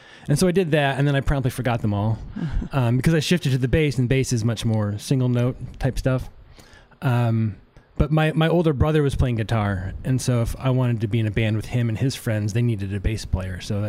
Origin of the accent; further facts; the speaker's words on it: Detroit, Michigan, United States; I'm from Detroit, right? So I love some R&B stuff too.